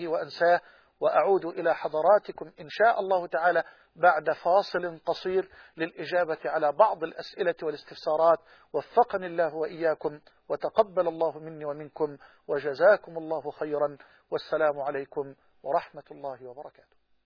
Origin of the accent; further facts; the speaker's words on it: Egypt; وأسأل الله أن يجعل بلدنا مصر واحة للأمن والأمان